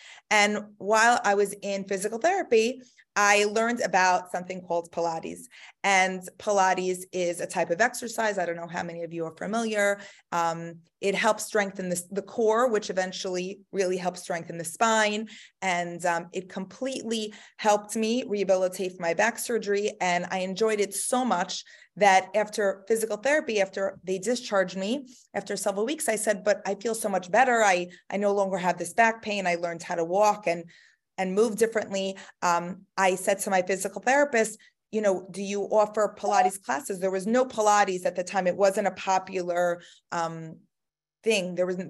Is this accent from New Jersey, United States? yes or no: yes; Highland Park, New Jersey, United States; So I'm from Highland Park, New Jersey, and I know you and I have also spoken that you knew my family way back